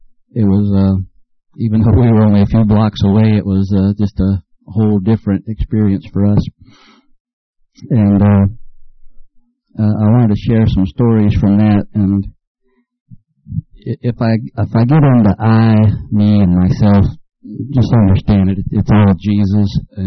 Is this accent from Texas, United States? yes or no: yes; Beaumont, Texas, United States; I grew up in Beaumont. Beaumont's a big city, lots of lights, surrounded by refineries. You go outside at night and you might see six stars. We move here to the country